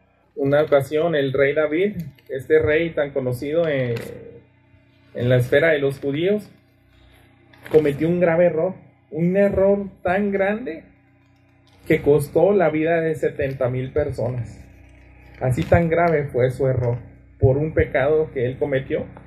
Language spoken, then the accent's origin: Spanish; Mexico; Era un pecado que a lo mejor nosotros como mexicanos no entendemos